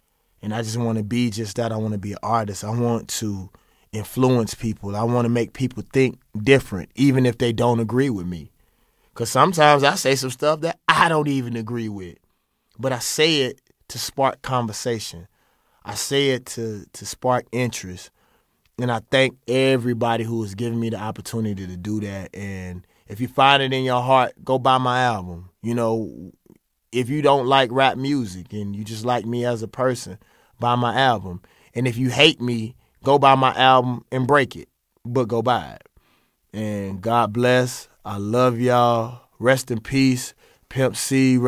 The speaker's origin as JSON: {"language": "English", "region": "Mississippi", "country": "United States", "said": "because I'm from Mississippi, and I realize how much of a blessing it is for me to be in the position that I'm in."}